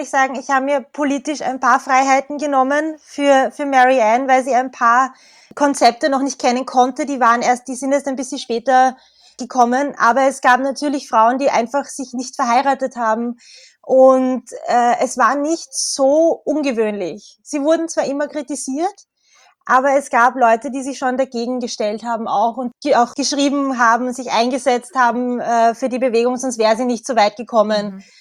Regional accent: Vienna, Austria; Ja, hallo … Ich bin aus Wien.

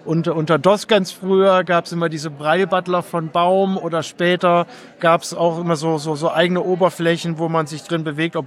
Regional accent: Rhineland, Germany; now in Stuttgart, Germany; Stuttgart, aber eigentlich komme ich aus Rheinland.

